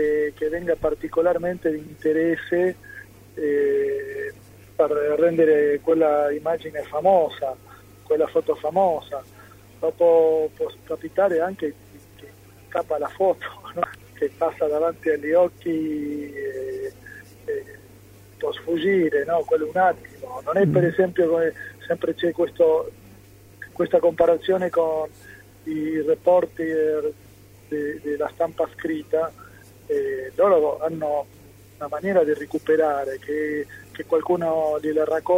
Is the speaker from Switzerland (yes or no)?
no; Argentina; now in Italy; io sono d'origine italiano, mi trovo molto bene qui e la società con cui sono cresciuto in Argentina ha molti parametri in comune.